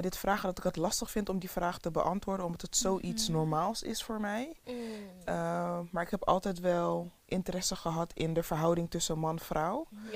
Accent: Rotterdam, South Holland, Netherlands; uit Rotterdam.

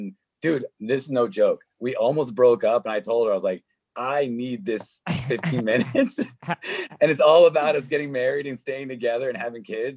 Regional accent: New York, United States; now in Seattle, United States; I moved to Seattle from New York. Where, I mean, bro, I was speaking so brashly coming from upstate New York and I got the Seattle filter

